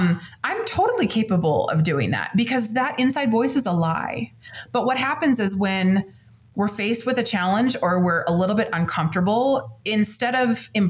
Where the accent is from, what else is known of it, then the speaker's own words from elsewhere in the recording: Washington, United States; And I'm from Washington State. And so I've always been Pacific Northwest Coast, really just loyal, you know?